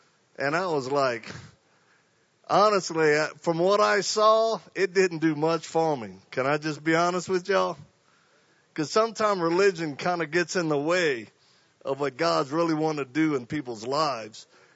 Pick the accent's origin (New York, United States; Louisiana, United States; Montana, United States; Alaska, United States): Louisiana, United States; accent: Cajun; I'm originally from Louisiana. I'm one of those Cajuns. If you think I have an accent, I do.